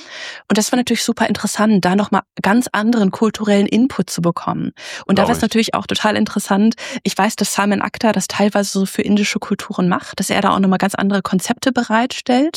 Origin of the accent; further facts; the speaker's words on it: Germany; accent: German; Also ich habe immer noch einen deutschen Akzent. So, das hört man, dass ich nicht englischsprachig aufgewachsen bin.